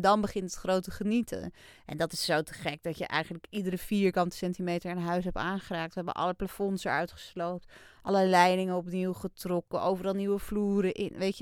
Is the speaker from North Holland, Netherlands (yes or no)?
yes; Amsterdam, North Holland, Netherlands; Kijk, hij komt uit Brabant en ik kom uit Amsterdam.